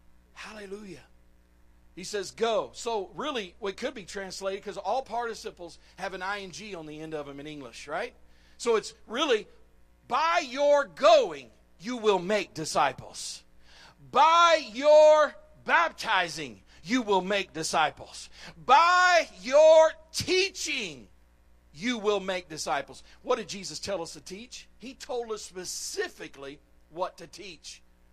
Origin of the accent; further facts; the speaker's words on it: Dallas, Texas, United States; I was born in Dallas, okay, y'all? I'm a Texan. That's the reason why I use y'all all the time, right?